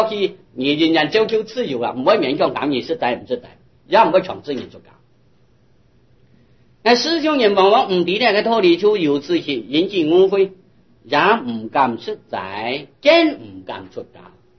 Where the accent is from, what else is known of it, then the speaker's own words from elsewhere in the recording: Taiwan; 我哋中国人，尤其我哋台湾嘅人